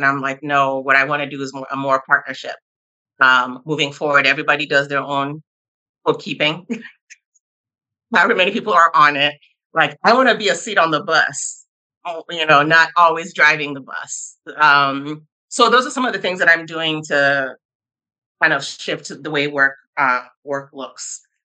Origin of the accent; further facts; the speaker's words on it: United States; born there; So I'm nationality wise, I'm Nigerian American. I was born in the US, but Nigerian Yoruba ethnically, which is in Yoruba people are in Nigeria.